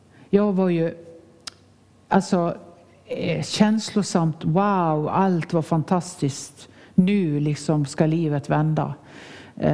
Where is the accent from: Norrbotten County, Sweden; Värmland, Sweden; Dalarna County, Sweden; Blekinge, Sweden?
Dalarna County, Sweden; Nås; min hembygd Nås för ett annat liv